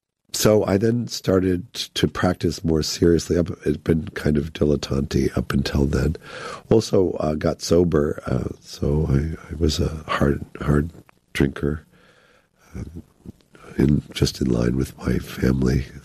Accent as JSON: {"language": "English", "town": "Evanston", "region": "Illinois", "country": "United States", "tie": "born or raised there", "said": "And so I grew up in Evanston, Illinois. I went to Northwestern"}